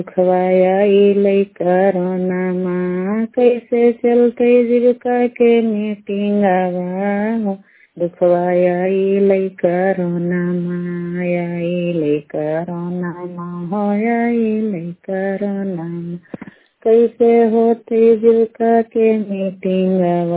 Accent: Nawada, Bihar, India; और मैं नवादा जिला से हूँ

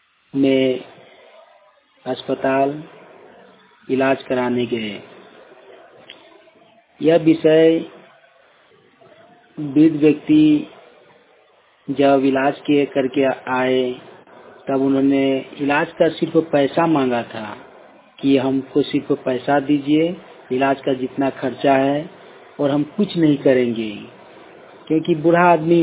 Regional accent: Kasmar, Jharkhand, India; ग्राम कसमार चट्टी, post Kasmar, थाना कसमार, जिला बोकारो से हूँ।

